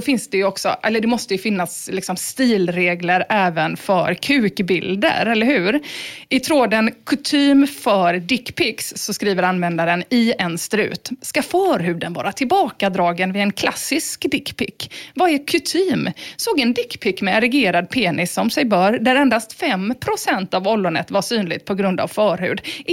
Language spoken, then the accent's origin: Swedish; Rolfstorp, Halland County, Sweden; Ja, jag är ju från Rolfstorp